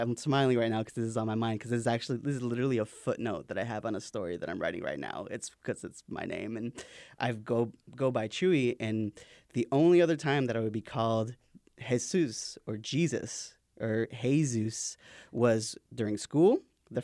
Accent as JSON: {"language": "English", "town": "West Liberty", "region": "Iowa", "country": "United States", "tie": "born or raised there", "said": "So I grew up in West Liberty"}